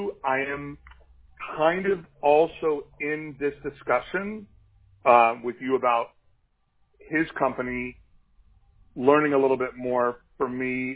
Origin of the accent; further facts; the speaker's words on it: Encino, California, United States; I grew up in Encino, and I'm about as white a kid as you can imagine, and I started a gardening right at 18, so I kind of got stuck having to learn Spanish.